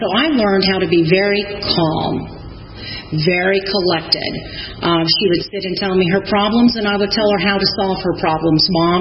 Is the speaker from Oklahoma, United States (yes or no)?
yes; Oklahoma, United States; So what it was like for me growing up. I'm from Oklahoma.